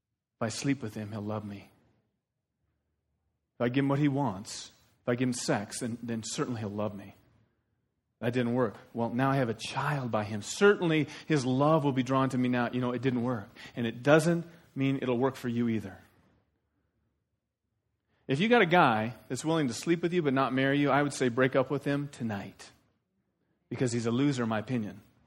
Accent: Iowa, United States; I know there's zucchini because I'm from Iowa.

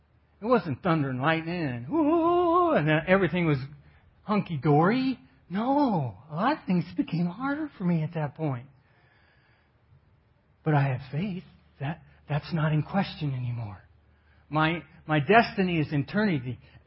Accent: Iowa, United States; Back in the day, I grew up in Iowa, and the farmers would keep pretty good records of when they planted and what they did

